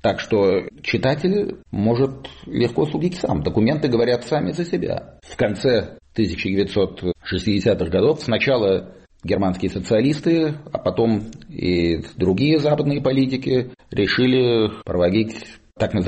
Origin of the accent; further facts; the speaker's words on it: Russia; зная, что я из России